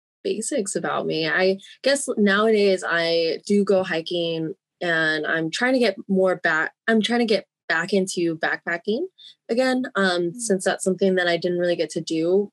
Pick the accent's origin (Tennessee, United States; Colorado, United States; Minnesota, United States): Colorado, United States; Fort Collins; But originally, I'm from Colorado and I grew up in Fort Collins, and actually growing up, I didn't really go hiking or camping very often.